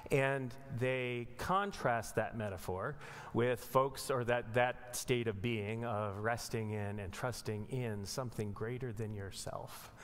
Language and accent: English; Colorado, United States; for me, it was growing up in Colorado in the plains outside of the Rockies, and the cottonwoods that grow down by the streams, right?